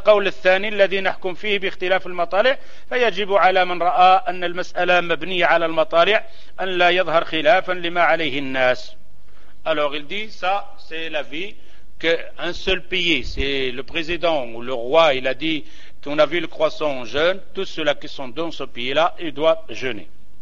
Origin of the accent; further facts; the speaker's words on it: Morocco; le Maroc, je suis marocain, il jeûne avec le Maroc